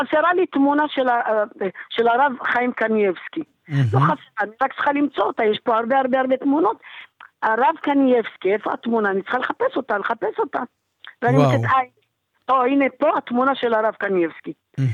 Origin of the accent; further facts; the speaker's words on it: Jerusalem, Jerusalem District, Israel; אני מירושלים.